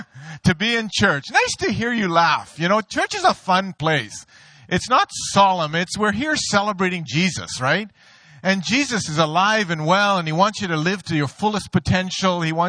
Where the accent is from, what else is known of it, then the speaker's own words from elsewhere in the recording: Karachi, Sindh, Pakistan; And I made the biggest blunder of my life after admitting that I was from Karachi, Pakistan.